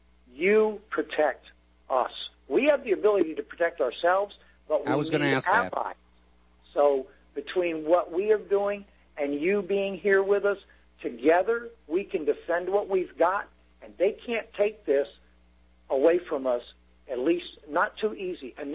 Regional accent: Georgia, United States; moved away; When I came here from Georgia, because I left the state of Georgia because, well, my family was in danger because of what I was doing.

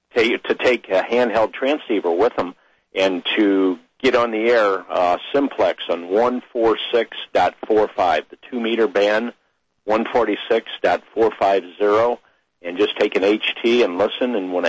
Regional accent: St. Louis, Missouri, United States; I'm from the St. Louis area, so I don't get down there much.

